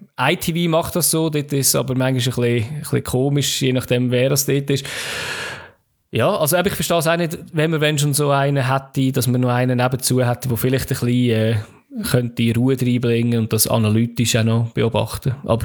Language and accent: German; Switzerland; aber das kann ich leider nicht empfangen als Schweizer